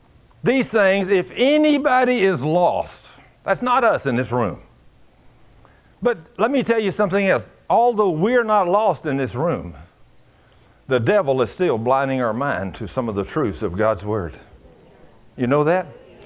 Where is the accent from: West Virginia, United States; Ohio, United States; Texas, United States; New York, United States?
Texas, United States; they're Norwegian and I'm Texas English.